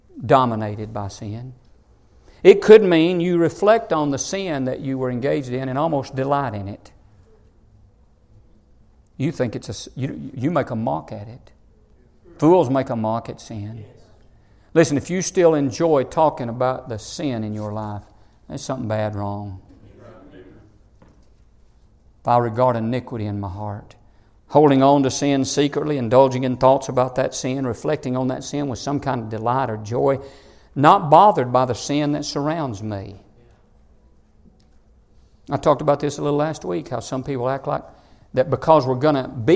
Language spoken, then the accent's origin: English; Alabama, United States; born there; It's impossible for me to understand why I was born in Alabama and somebody else was born in Afghanistan.